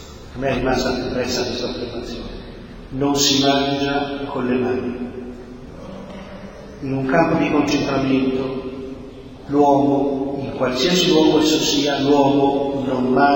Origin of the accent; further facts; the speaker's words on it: Milan, Lombardy, Italy; born there; la mia famiglia è napoletana, io sono sudista, io sono nato a Milano, sono sudista.